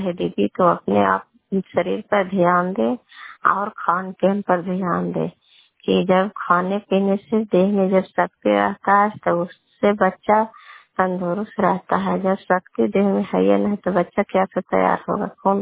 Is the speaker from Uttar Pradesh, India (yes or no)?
no; Kalyanpur, Bihar, India; घर कल्याणपुर वाली बेलसी पंचायत प्रखंड चंडी जिला लांदा का निवासी हूँ।